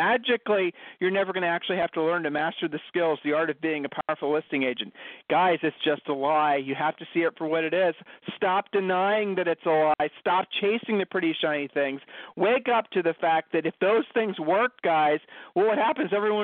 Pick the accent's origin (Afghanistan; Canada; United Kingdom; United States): United States; Ohio; Yeah, we're from Ohio too, so we get it.